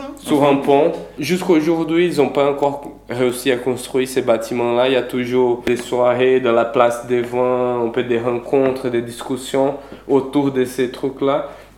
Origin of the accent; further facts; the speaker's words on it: Recife, Pernambuco, Brazil; On a une lutte chez moi, à Recife